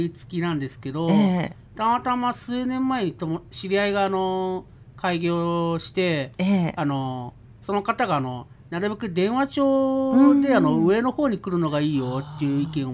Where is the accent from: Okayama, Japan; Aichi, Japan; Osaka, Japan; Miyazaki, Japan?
Aichi, Japan; Miyoshi; 今度11月の2日に自分の地元の愛知県三好市というところで … ライブを主催させてもらいます。僕も全盲なんですが